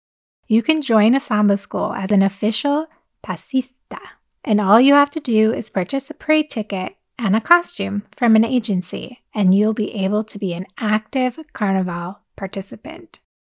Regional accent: San Diego, California, United States; I was introduced by a connection all the way from my hometown of San Diego to a new friend, a carioca.

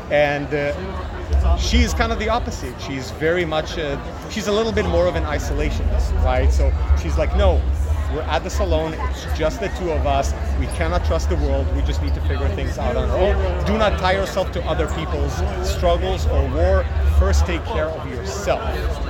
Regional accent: Israel; I'm originally from Israel. My grandparents from both sides came from Eastern Europe, from Slovakia and Poland.

